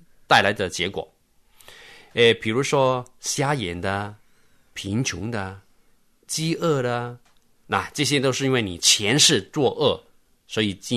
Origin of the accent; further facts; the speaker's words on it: China; 你没有发觉我们中国人呢几千年来受了印度教受了佛教的影响